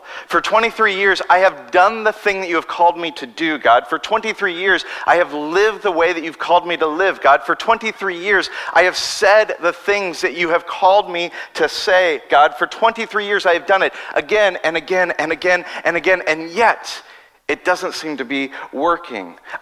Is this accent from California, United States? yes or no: yes; Long Beach, California, United States; I would travel to other places, and they'd say, where are you from? And I'd say, Long Beach, and they're like, oh, do you surf?